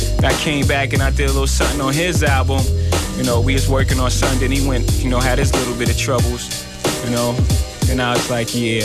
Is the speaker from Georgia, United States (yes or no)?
no; Brooklyn, New York, United States; I'm originally from Brooklyn, you know?